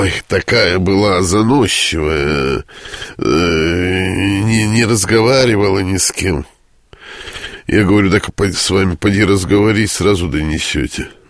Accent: Volga region, Russia; Ну, я волжанин, так что ж, переправа более чем уместно

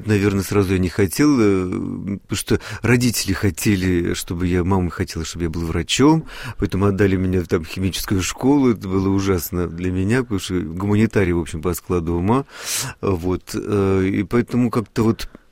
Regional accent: Chelyabinsk, Chelyabinsk Oblast, Russia; Вот, это в Челябинске, я же из Челябинска, уральский, так сказать, человек.

